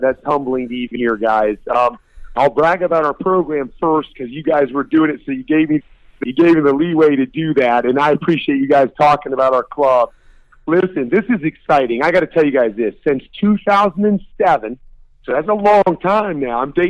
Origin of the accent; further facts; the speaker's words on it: Ohio, United States; because I grew up in Northeast Ohio. And that's kind of the home of Thurman Munson.